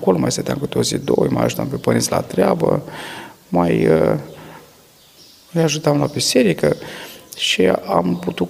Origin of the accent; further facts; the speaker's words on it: Bucovina, Romania; Eu sunt din partea Bucovinei, din câmpul moldovenesc. Aproape de oraș există o mănăstire, Sihăstriara Răului. Am mai mers pe acolo în copilărie